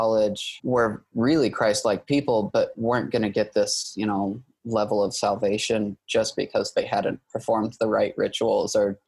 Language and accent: English; St. George, Utah, United States; I was born and raised in Utah. I call the southwest corner of Utah, which is Washington County or St. George, Utah, my home.